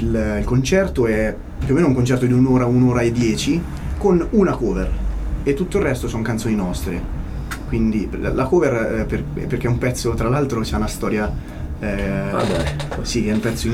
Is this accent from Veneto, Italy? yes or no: no; Bologna, Emilia-Romagna, Italy; perché noi siamo di Bologna